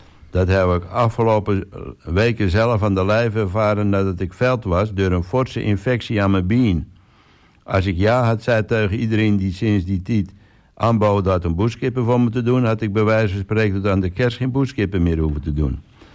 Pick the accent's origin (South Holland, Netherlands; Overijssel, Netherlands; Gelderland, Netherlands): Gelderland, Netherlands; Zaltbommel; now in Texel, Netherlands; En in juli 2001 ben ik op Texel gekomen en toen mocht ik beginnen als redacteur van de Texelse krant. Ik kom uit Zaltbommel, waar de rest van mijn familie woont.